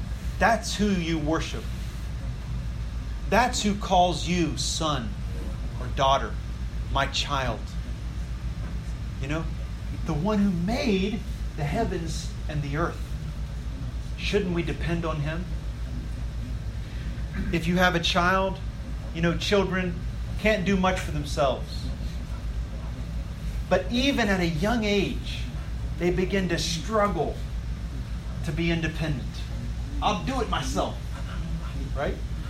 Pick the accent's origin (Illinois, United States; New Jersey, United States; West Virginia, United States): West Virginia, United States; I'm from West Virginia, where there are lots of mountains.